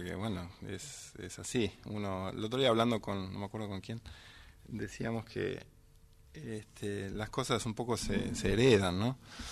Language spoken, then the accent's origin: Spanish; Buenos Aires, Argentina; born there; Yo nací en Buenos Aires, sí.